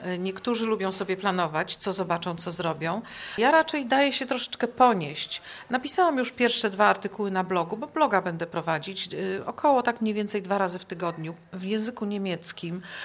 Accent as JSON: {"language": "Polish", "town": "Szczecin", "region": "West Pomeranian Voivodeship", "country": "Poland", "tie": "born or raised there", "moved": "yes", "lives_now": "Germany", "said": "w Szczecinie też mam rodzinę, tu się urodziłam, jestem z tym miastem związana, więc widzę Szczecin zarówno jako rodowita szczecinianka, czyli od wewnątrz, ale także z zewnątrz, dlatego że po prostu już od 83 roku na stałe jednak mieszkam w Niemczech."}